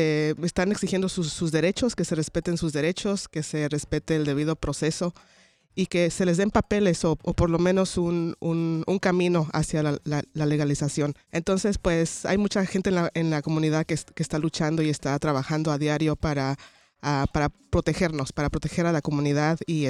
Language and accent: Spanish; Chicago, Illinois, United States; Bueno, pues yo que soy de La Villita, en la comunidad de La Villita